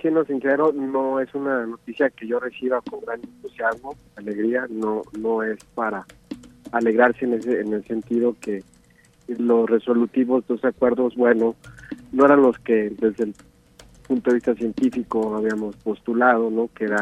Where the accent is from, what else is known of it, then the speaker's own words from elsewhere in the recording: Guadalajara, Jalisco, Mexico; si nosotros como tapatíos estuviéramos todavía más conscientes de lo que importa